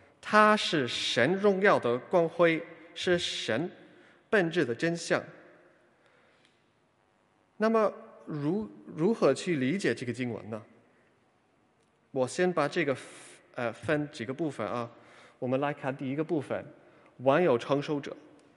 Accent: United Kingdom; Chinese is a second language; 我来自英国，有可能第一次来就说，哎呀，怎么这么多老外会说中文哈？

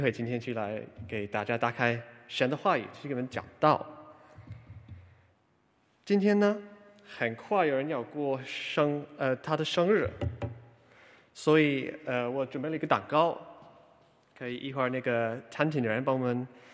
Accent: United Kingdom; Chinese is a second language; 我来自英国，有可能第一次来就说，哎呀，怎么这么多老外会说中文哈？

